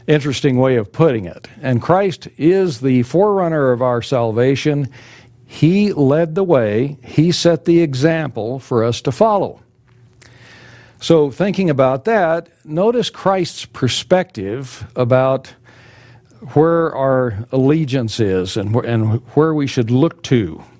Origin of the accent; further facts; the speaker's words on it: Texas, United States; For many in the Lone Star State, I grew up in Texas, born in Texas, grew up in Texas.